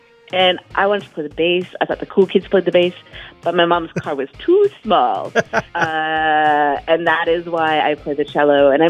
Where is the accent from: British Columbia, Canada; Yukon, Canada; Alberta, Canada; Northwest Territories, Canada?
Alberta, Canada; Edmonton; Yeah, I grew up mostly in Edmonton. I'm originally from Treaty 8, North Talkie Reserve on my dad's side, and Buffalo Head Hills on my mom's. But I grew up mostly in Edmonton